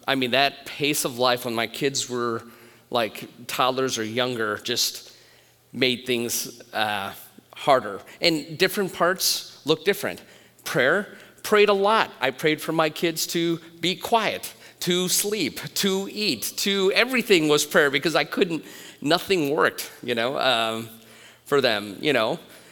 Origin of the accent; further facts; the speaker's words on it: Detroit, Michigan, United States; I grew up in Michigan, and so I was in the basement of a 100-year-old church in the middle of Detroit